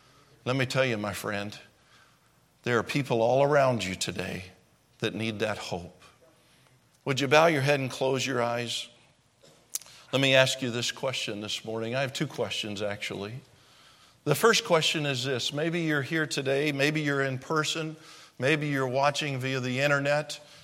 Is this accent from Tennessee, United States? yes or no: yes; Clarksville, Tennessee, United States; I was in Clarksville, Tennessee. That's my hometown.